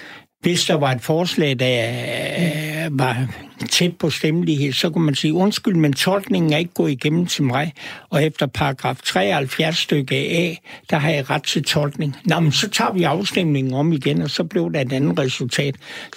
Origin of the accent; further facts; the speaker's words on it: Zealand, Denmark; accent: Lolland; Jeg snakker jo lollandsk engelsk.